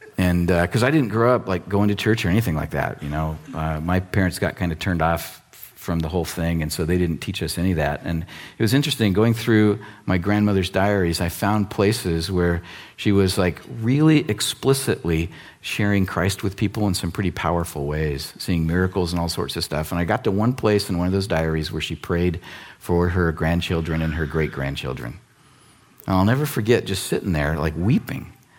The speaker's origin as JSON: {"language": "English", "country": "United States", "tie": "born or raised there", "said": "Come on, man, I grew up in America."}